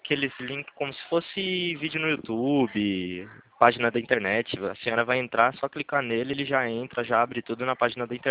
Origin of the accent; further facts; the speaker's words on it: Atibaia, São Paulo, Brazil; Eu sou de Atibaia, aqui de São Paulo.